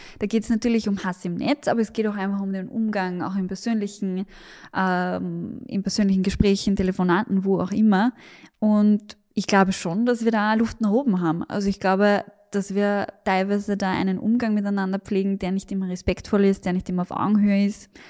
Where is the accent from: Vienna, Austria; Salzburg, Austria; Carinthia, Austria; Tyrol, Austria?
Vienna, Austria; Da bin ich wahrscheinlich als Wienerin auch ja besonders geprägt, weil wir einfach in Wien sehen